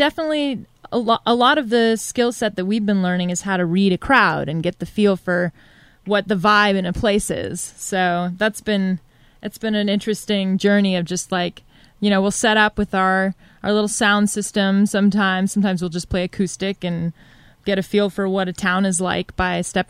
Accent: Grass Valley, California, United States; now in Asheville, United States; I'm from Grass Valley, California.

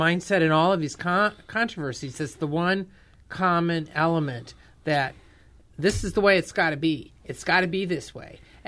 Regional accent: Indiana, United States; when this happened in Indiana, which is my home state

